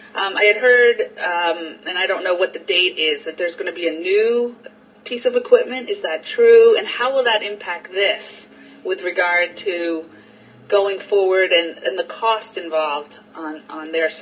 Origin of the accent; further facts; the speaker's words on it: Massachusetts, United States; now in New Jersey, United States; Since I'm half from Massachusetts, I'll say.